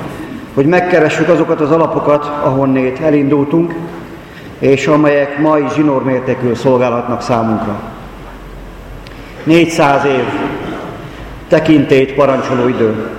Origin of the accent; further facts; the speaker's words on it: Pápa, Veszprém County, Hungary; born there; szülővárosomban pápám, ugyan természetes, mégsem magától értetődő.